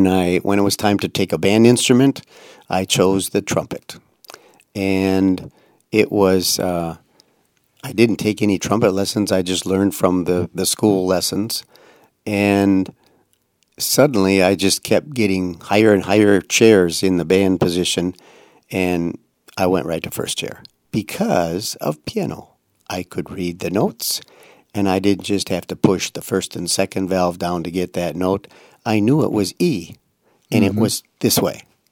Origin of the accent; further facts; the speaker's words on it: Prairie du Sac, Wisconsin, United States; I'm from Prairie du Sac, Wisconsin.